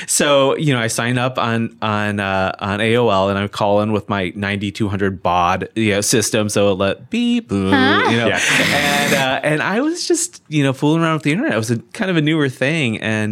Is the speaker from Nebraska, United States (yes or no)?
no; Whitewater, Wisconsin, United States; My dad was a university professor at UW-Whitewater, and I grew up and in Whitewater, Wisconsin.